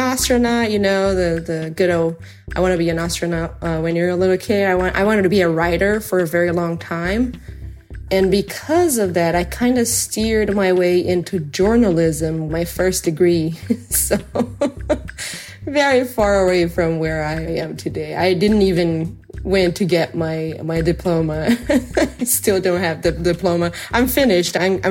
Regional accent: Brazil; I'm from Brazil

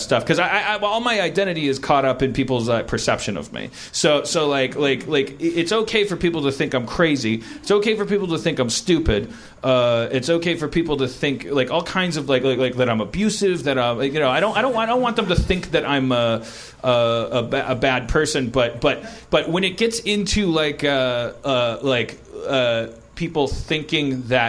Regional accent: Wisconsin, United States; That area, because I'm from Wisconsin and I grew up with.

